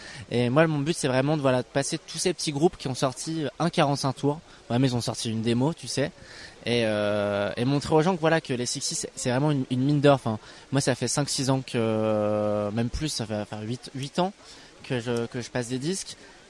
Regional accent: Lille, Hauts-de-France, France; Alors, donc moi, je suis de Lille

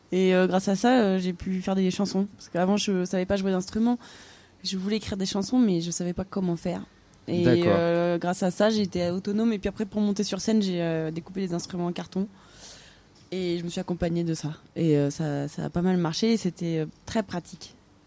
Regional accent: Greece; also born or lived in Germany; ma mère est américaine et j'ai grandi en Grèce, donc j'ai vite parlé plusieurs langues.

